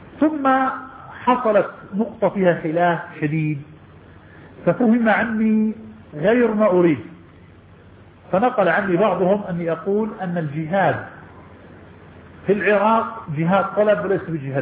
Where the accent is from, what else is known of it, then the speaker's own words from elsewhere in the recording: Jordan; الانتقال من بلادنا الأردن